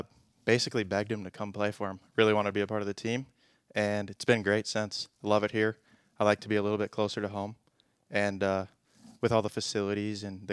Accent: Apple Valley, United States; It's interesting because I grew up in Apple Valley, and so we lived next door to a guy who played quite a bit of golf.

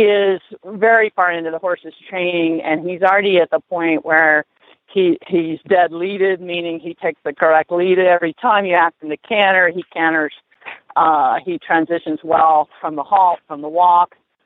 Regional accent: Florida, United States; moved away as an adult; Well, I grew up in Florida and, you know, certainly have some appreciation, especially for Central Florida horse country. But I've been in Colorado for 30 years now

